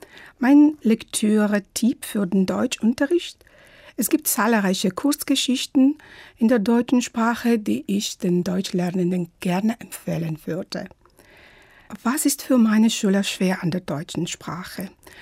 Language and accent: German; Tbilisi, Georgia; ich komme aus Georgien. Ich bin im Jahre 1969 in Tbilisi geboren.